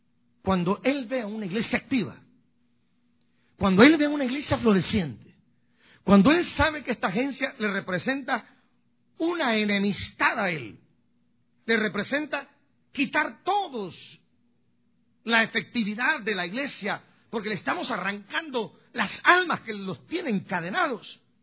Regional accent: Guatemala; Hay un río allá en mi pueblo que se llama Motagua. Y el río Motagua agarra tres departamentos.

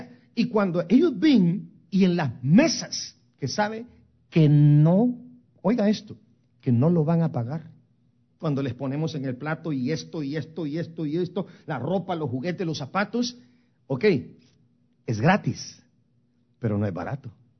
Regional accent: Guatemala; born there; Yo nací en Guatemala, pero he decidido hacer mi tumba en esta ciudad.

